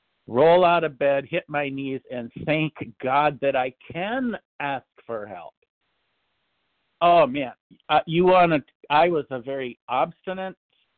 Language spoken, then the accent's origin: English; Minnesota, United States; I am from Minnesota, Yasher, you betcha. Yeah, it's cold up here, I tell you what.